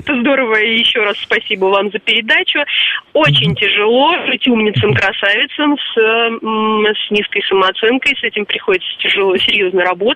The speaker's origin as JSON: {"language": "Russian", "region": "Moscow", "country": "Russia", "said": "я из Москвы."}